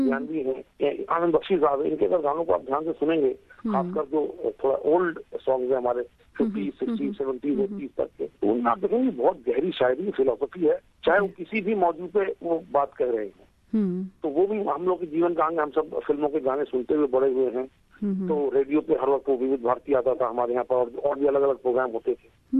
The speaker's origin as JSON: {"language": "Hindi", "region": "Uttar Pradesh", "country": "India", "tie": "born or raised there", "said": "originally मैं एक बंगाली हूँ लेकिन उत्तर प्रदेश में पला बड़ा हूँ, तो इसलिए मेरी हिंदी जो है वो मेरी बोलचाल की भाषा बनी"}